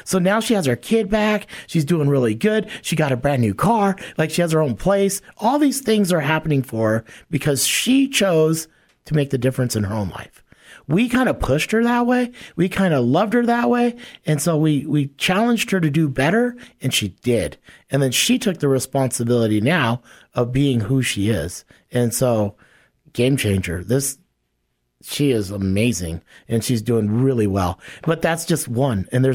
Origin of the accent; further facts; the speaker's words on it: Hawaii, United States; now in Sioux Falls, United States; You know, I came from Hawaii. I get homelessness in Hawaii.